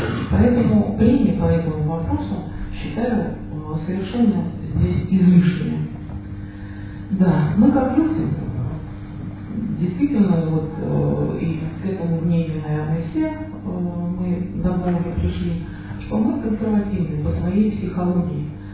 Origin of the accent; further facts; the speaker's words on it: Krasnogorsk, Moscow Oblast, Russia; born there; Причем я лично родилась здесь в Красногорске